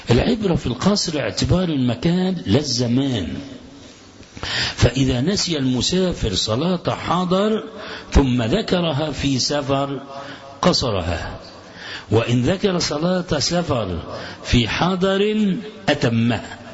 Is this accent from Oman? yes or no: no; Alexandria, Alexandria Governorate, Egypt; وبعدين جيت بلدي إسكندرية أصلي الظهر